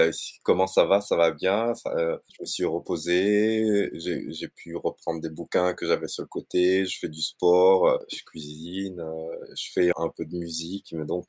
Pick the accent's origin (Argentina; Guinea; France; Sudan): France; Réunion; moved away as an adult; also born or lived in Bordeaux, France; moi, je suis français, je suis né à l'île de La Réunion et j'ai vécu là-bas 20 ans. Et puis, je suis venu en métropole pour faire mes études supérieures. J'ai débarqué à Bordeaux